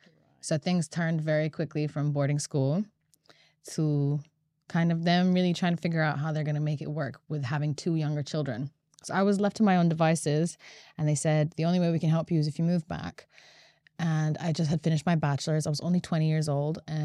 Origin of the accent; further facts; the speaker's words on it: Latvia; now in London, United Kingdom; I am from Latvia. Yeah.